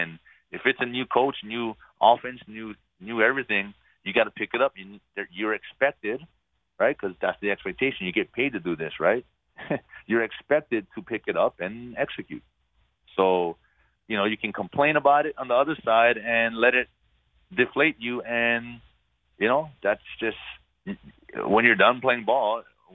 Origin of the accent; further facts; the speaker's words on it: Hawaii, United States; Like, I'm from Hawaii, right? I don't like the cold, but it is what it is.